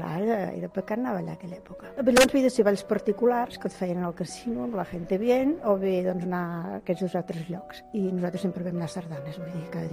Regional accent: Sabadell, Catalonia, Spain; vaig néixer l'any 32, la setmana que ve fet 81 anys, sóc de Sabadell i he passat els estius a Castellterçol, que és com la meva segona casa.

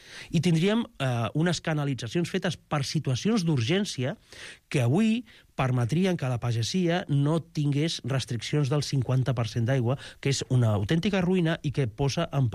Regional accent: Tarragona, Catalonia, Spain; Jo sóc tarragoní, continuo vivint a Tarragona, i l'any, quan jo era nen, a Tarragona, a la dècada dels 80

